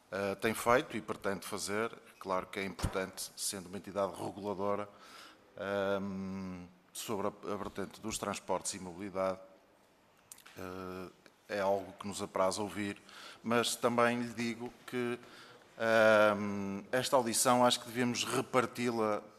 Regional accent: Braga, Portugal; uma empresa de Braga, que é a minha terra

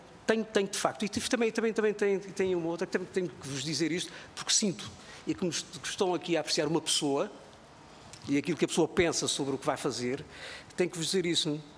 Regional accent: Azores, Portugal; não propriamente na minha terra, porque ela chegou tarde, ela já no continente já se desenvolvia, já existia, e só chegou depois do 25 de Abril aos Açores.

